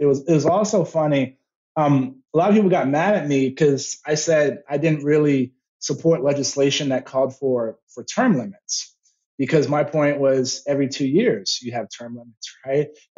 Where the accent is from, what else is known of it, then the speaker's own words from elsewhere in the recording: San Antonio, Texas, United States; I'm from born and raised in San Antonio.